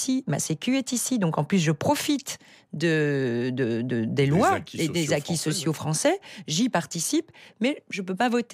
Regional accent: Belgium; Je suis belge, alors je ne la demande pas

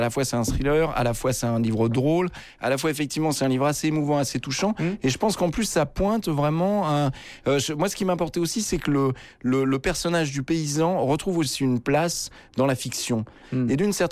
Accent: Paris, Île-de-France, France; moi, je suis parisien d'origine, mais ça fait des années, en fait, que je me partage entre Paris, donc que je connais parfaitement, vu les milieux dans lesquels j'évolue, et un tout petit village qui se trouve pas dans les Causses, mais tout de même dans une vraie campagne.

